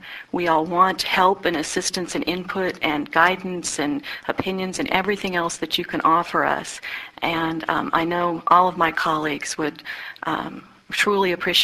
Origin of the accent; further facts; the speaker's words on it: Kansas, United States; also born or lived in California; now in Washington, United States; Although I've lived most of my life in California and now I'm relocating to D.C., I am from Kansas.